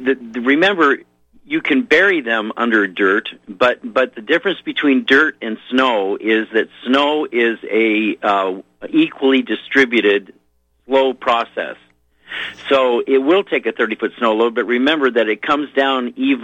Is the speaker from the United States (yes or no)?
yes; Ketchikan, Alaska, United States; born there; I was born in Ketchikan, Alaska, where it rains 200 inches a year.